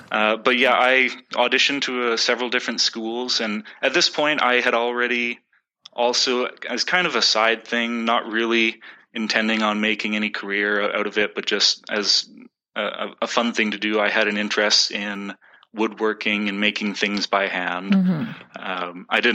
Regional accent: Halifax, Nova Scotia, Canada; I'm from Halifax, Nova Scotia originally. And I think I started playing violin in the third grade, just as a public city, the school program that we had in Halifax.

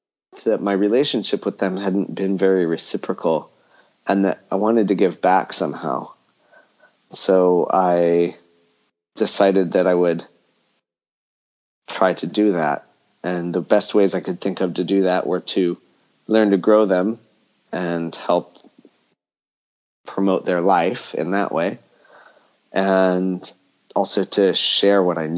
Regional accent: Arcata, California, United States; I grew up in the Coast Redwood ecosystem in Northern California. And the house where I grew up was right next to the community forest in Arcata

